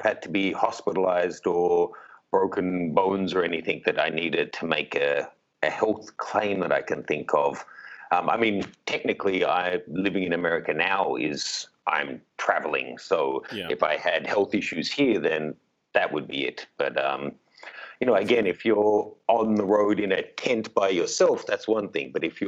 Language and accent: English; Australia; And as an Australian, I've known in the past that if I broke my leg in the States